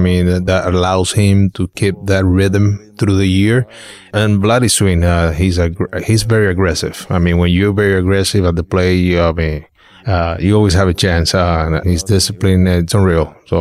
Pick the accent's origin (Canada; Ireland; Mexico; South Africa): Mexico; since the Little Leagues back in Mexico, my dad, he was the manager